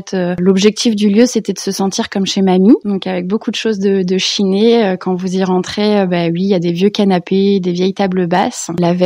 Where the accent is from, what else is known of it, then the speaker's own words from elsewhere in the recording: Reims, Grand Est, France; born there; Je suis née à Reims et j'ai eu la grande chance et le bonheur de me marier avec un Ardennais, un Rethelois